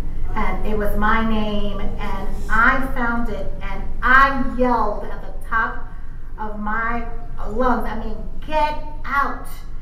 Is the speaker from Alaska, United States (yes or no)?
no; New York, United States; now in Palm Springs, United States; So I'm from New York and I'm an opportunist